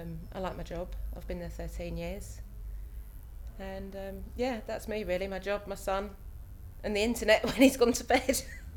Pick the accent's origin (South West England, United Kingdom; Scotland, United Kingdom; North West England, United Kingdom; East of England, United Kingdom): East of England, United Kingdom; Hatfield; I'm 33 and I'm from Hatfield in Hertfordshire.